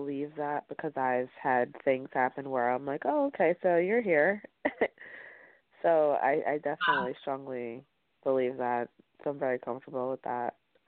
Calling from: New Jersey, United States; I'm calling from New Jersey.

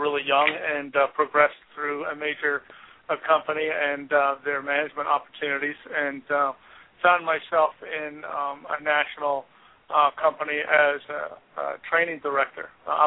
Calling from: Scottsdale, Arizona, United States; I'm calling from Scottsdale, Arizona

